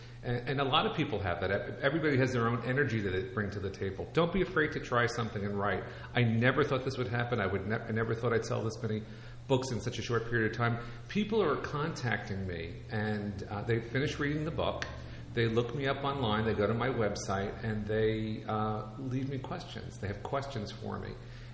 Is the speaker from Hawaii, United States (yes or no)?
no; New Brunswick, New Jersey, United States; of where I grew up in New Brunswick